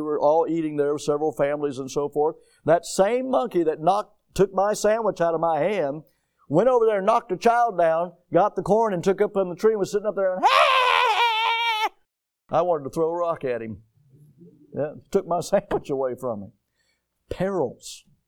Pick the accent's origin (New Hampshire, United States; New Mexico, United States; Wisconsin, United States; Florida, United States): Florida, United States; So I'm from Florida. Okay? I know alligators. I've been around them since I was a kid.